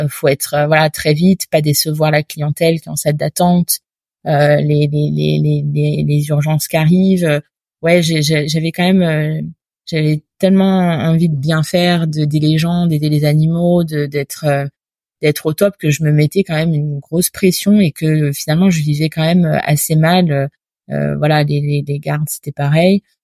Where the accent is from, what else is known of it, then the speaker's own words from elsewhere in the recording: Normandy, France; j'étais dans une bonne région parce que je suis normande d'origine, donc ça m'a ramené là-bas